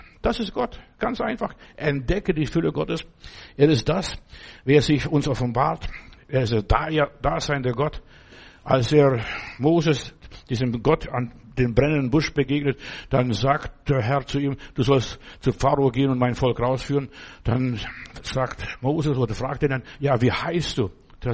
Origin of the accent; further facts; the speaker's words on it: Germany; damit ich auch unterwegs Fernseh oder die Programme aus meiner Heimat, aus Deutschland oder wo auch immer, wo ich bin, hören kann